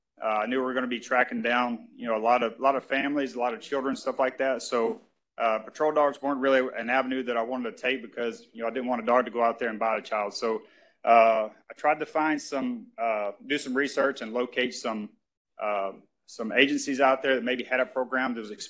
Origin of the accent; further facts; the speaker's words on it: Texas, United States; growing up in Southeast Texas, me and my grandpa, we used to always chase rabbits through the woods.